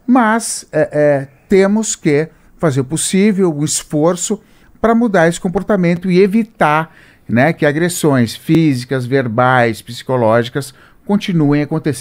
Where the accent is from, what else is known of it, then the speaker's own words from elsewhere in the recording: Campinas, São Paulo, Brazil; quando eu era adolescente, né, lá em Campinas, interior de São Paulo